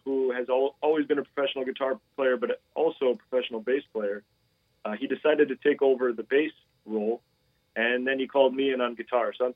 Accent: Midwest, United States; And so because I grew up in the Midwest, I've always considered it my home base.

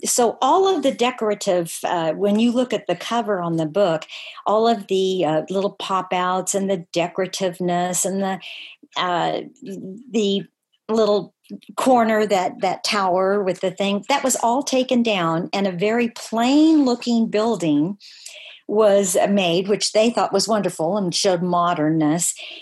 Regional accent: Chico, California, United States; when our family came to Chico, they didn't have a lot of money. We were probably, I always say to people, I was born and raised in Chico, but we were one of the poor folk.

